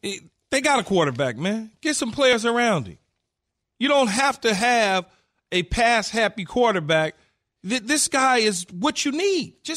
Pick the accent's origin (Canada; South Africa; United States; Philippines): United States; California; And I was coming from California, and that was the first time that the cold, you know, that was the first time I ever experienced that.